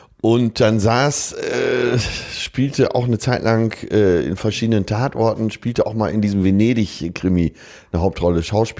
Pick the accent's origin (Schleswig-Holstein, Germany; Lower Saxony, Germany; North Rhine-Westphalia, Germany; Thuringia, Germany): North Rhine-Westphalia, Germany; Wir kommen ja weiter aus dem Ruhrgebiet.